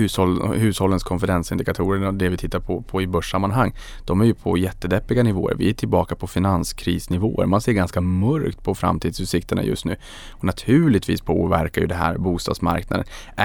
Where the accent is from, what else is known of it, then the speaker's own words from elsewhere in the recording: Boden, Norrbotten County, Sweden; Och i Boden där jag kommer ifrån, då lämnade man och gick från hus och hem.